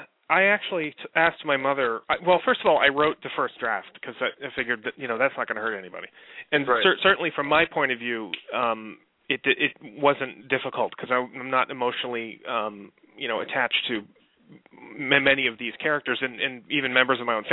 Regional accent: New York, United States; She always wanted to live in New York, so I grew up in the New York area and had been traveling to Maine, and I lived there for a time

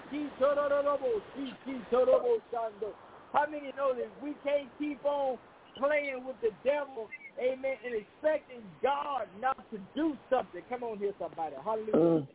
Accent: Louisiana, United States; This Louisiana, my hometown, I was born and raised in Louisiana.

